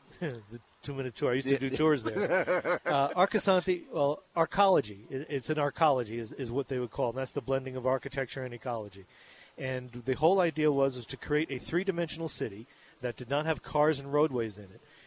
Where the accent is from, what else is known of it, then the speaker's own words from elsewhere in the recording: Oyster Bay, New York, United States; accent: New York; moved away as an adult; No, I'm from Long Island. I can fall back into my New York accent. It just comes natural to me. But the thing was, I left there and looking for adventure, in the early 20s